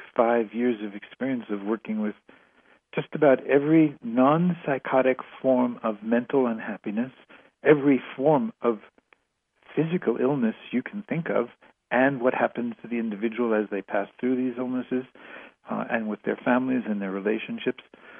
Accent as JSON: {"language": "English", "region": "New York", "country": "United States", "tie": "born or raised there", "said": "Well, I grew up near New York, went to medical school in New York, came out and started doing my internship and electives and things like that in California."}